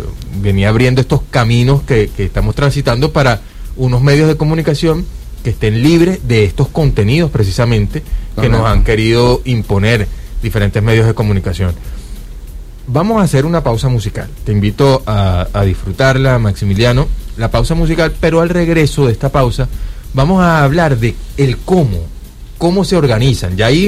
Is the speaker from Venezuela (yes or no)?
yes; Venezuela; las cosas bonitas que somos como pueblo venezolano